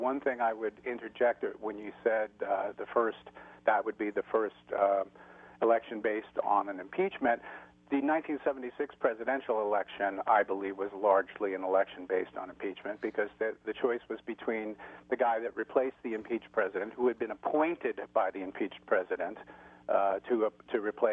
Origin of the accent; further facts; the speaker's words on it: California, United States; as a Californian